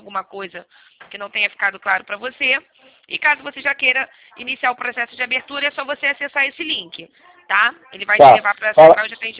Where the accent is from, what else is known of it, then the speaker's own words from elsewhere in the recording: Rio de Janeiro, Brazil; eu sou nascida e criada em Quintino.